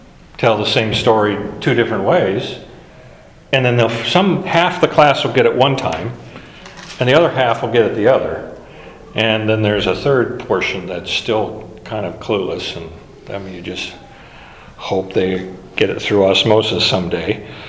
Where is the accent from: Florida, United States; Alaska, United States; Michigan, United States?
Alaska, United States; When I grew up in Alaska, we would go fishing periodically. My dad would take us out, and I still remember catching my first fish. I was a small boy in Denali National Park, Mount McKinley National Park.